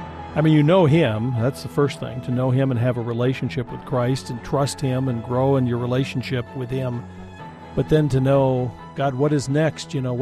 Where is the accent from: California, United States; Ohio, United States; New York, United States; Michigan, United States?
Michigan, United States; Jackson; I want to thank Marsha from Jackson, Michigan, my hometown, who recently joined us